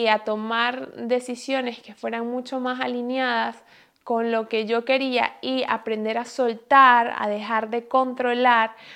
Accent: Venezuela; moved away as an adult; now in Vienna, Austria; desde hace 5 años que yo me mudé de Venezuela, que terminé de estudiar medicina y me mudé a Viena

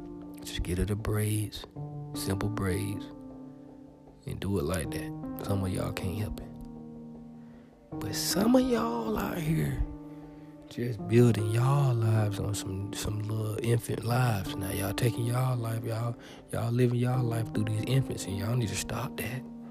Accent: Alabama, United States; See, I'm from Alabama. Hey, I'm country.

